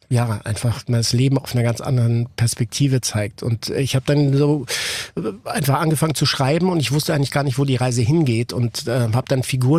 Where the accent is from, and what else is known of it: Ticino, Switzerland; born there